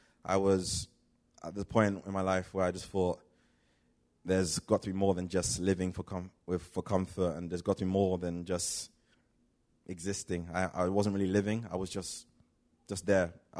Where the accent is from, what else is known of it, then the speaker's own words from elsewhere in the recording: London, United Kingdom; also born or lived in Nigeria / South Africa; I'm 19 years old. So about my story, I was born in Nigeria, but I lived in South Africa for a few years, then raised from London from age six. I was raised in a typical Christian home.